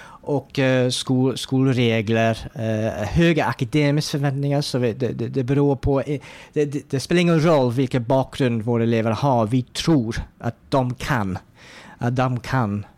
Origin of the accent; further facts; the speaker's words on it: North West England, United Kingdom; Swedish is a second language; also born or lived in Ireland; now in Sweden; Nej, jag är absolut inte född i Sverige. Jag kommer från Irland och växte upp utanför Manchester i Storbritannien också. Mina föräldrar kommer från Irland då. Så jag är irländsk, ja.